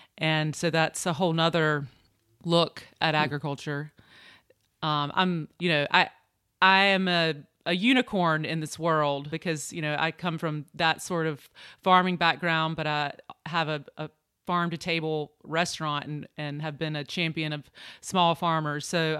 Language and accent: English; Deep Run, North Carolina, United States; So I grew up on my parents' tobacco farm, and every summer, you know, that's what our summer was all about.